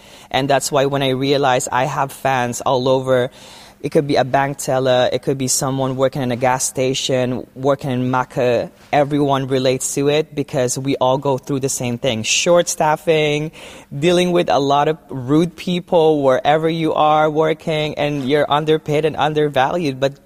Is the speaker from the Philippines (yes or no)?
yes; Philippines; As Filipino, we have to break our our tradition and the cycle that we grew up in the Philippines or in our culture.